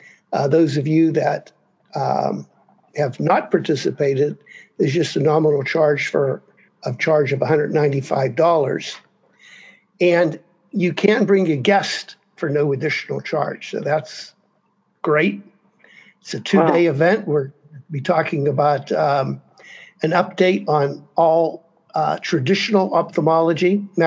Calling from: Hanoi, Vietnam; I'm calling you from Hanoi, Vietnam. My wife and I are here. We've been here for the last week.

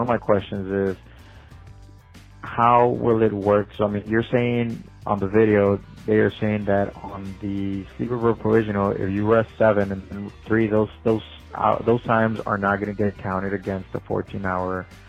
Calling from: Laredo, Texas, United States; I'm calling you from Dial Van Inc., a trucking company here in Laredo, Texas.

